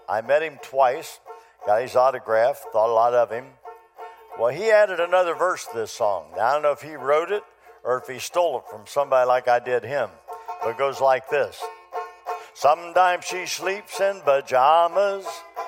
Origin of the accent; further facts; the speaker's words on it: Ohio, United States; Well, I grew up in Ohio, a little Ohio boy.